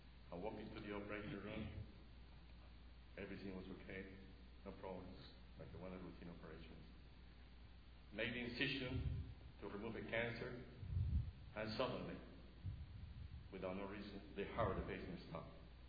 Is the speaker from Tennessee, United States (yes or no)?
no; Frederick, Maryland, United States; First of all, it's a real pleasure to be here again. I'm from Frederick, Maryland, as you know.